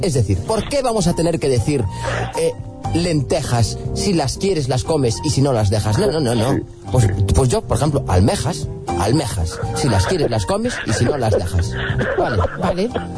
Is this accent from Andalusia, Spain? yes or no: no; A Coruña, Galicia, Spain; yo, como estudioso que soy de Coruña, de lo que es un poco Monte Alto, Riazor